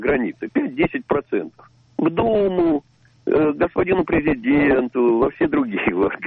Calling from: Saint Petersburg, Russia; Я из Петербурга.

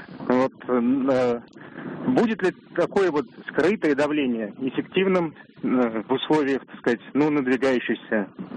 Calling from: Moscow, Russia

